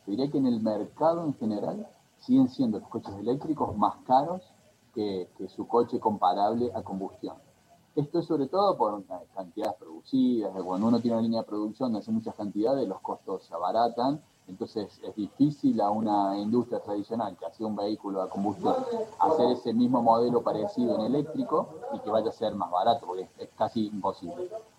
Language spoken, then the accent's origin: Spanish; Argentina; Como argentino